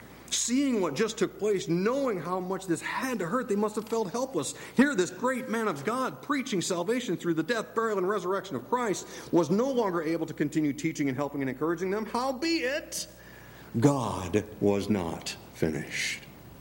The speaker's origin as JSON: {"language": "English", "region": "Minnesota", "country": "United States", "tie": "born or raised there", "said": "I grew up in Minnesota, and every summer we'd have a Bible camp out there"}